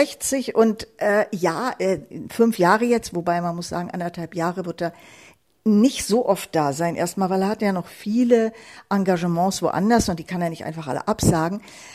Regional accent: Berlin, Germany; Thielemann ist, sage ich als Berlinerin, eben auch ein Berliner, sogar aus Wilmersdorf.

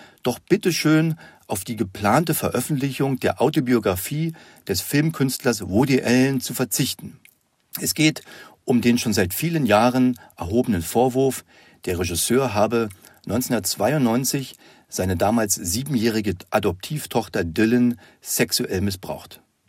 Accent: Germany; Das hat vermutlich mit meiner Jugend in der DDR zu tun

